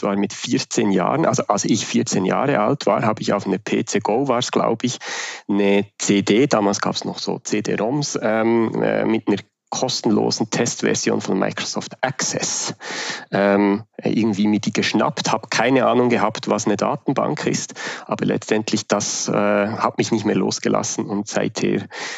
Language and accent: German; Switzerland; wie man hört, unmissverständlich, ich komme aus der Schweiz.